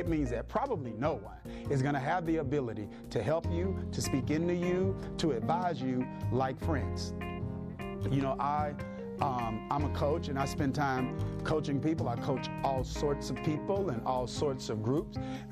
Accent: Mississippi, United States; We had this saying growing up in Mississippi, you can't get blood out of a turnip, right?

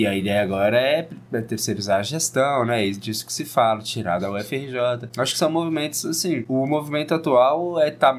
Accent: São Paulo, Brazil; eu mesmo sou de São Paulo, né?

